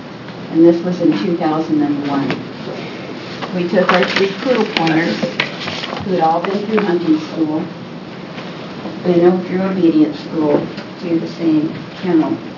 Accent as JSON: {"language": "English", "town": "Bend", "region": "Oregon", "country": "United States", "said": "I'm from Bend, Oregon."}